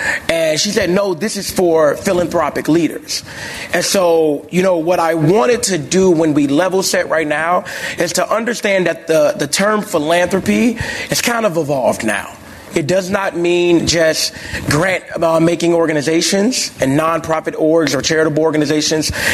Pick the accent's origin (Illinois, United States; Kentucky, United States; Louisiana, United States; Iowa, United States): Illinois, United States; Chicago; And the last thing is, as a Chicagoan, I think that, you know, after COVID and, of course, the last few years